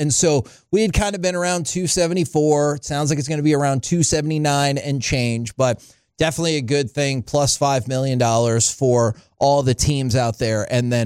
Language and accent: English; Fort Worth, Texas, United States; now in Key West, United States; From the 305, I'm from Fort Worth, but I'm listening from Key West, Florida. I have a place here and in Fort Worth.